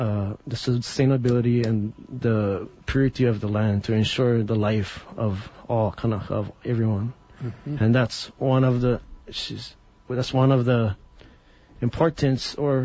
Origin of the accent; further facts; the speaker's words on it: Hawaii, United States; how would it pertain to me this day as a Hawaiian?